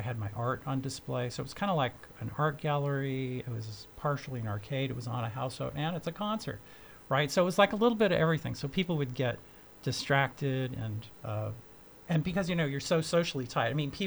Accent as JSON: {"language": "English", "town": "Oakland", "region": "California", "country": "United States", "tie": "born or raised there", "said": "I grew up near Lake Merritt and the Grand Lake Theater. I went to Grand Lake Theater when I was a kid and Quickway, and you know, yeah, I'm fully in Oakland"}